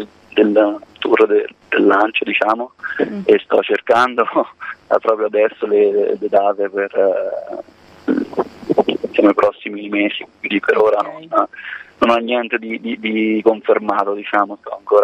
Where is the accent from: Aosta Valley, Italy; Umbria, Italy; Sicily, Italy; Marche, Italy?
Umbria, Italy; Perugia; dalle mie parti a Perugia